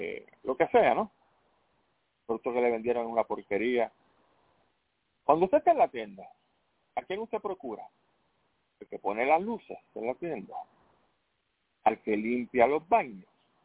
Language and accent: Spanish; Puerto Rico; está en mi tierra, está en Puerto Rico, y aquí se habla español.